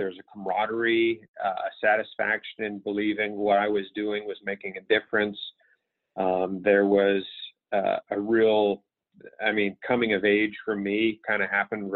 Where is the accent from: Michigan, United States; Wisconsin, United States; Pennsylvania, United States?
Pennsylvania, United States; Pittsburgh; also born or lived in California; I grew up in Pittsburgh, Pennsylvania.